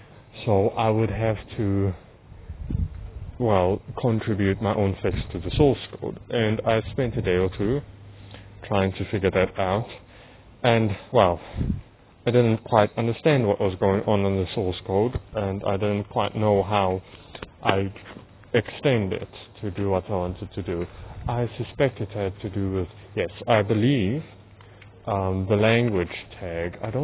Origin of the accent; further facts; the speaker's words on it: South Africa; accent: mixed South African English, recognizably Afrikaans; my accent I know is quite mixed, although still recognizably Afrikaans